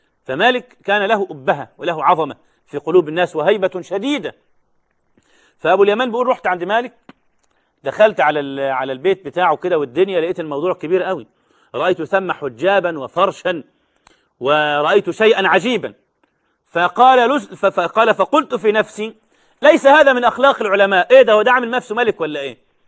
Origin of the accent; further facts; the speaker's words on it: Egypt; وعندنا في مصر ساعتها